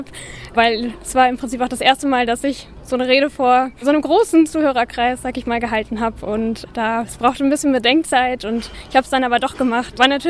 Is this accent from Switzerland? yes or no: no; North Rhine-Westphalia, Germany; weil es die Nähe zu meiner Heimat ist, also ich komme gebürtig aus dem Sauerland